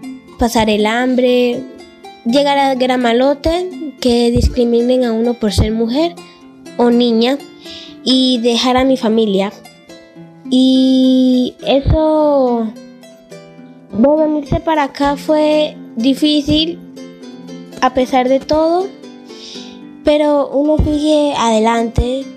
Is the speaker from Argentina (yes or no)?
no; Venezuela; now in Colombia; tengo 12 años y soy de Venezuela.